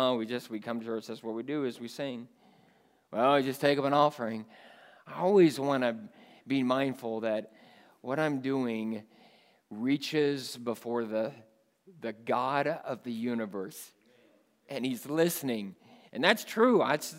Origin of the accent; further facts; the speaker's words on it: Kansas City, Missouri, United States; I came to Falls City as a kid. I grew up in Kansas City, Missouri. And my great-grandma lived up here.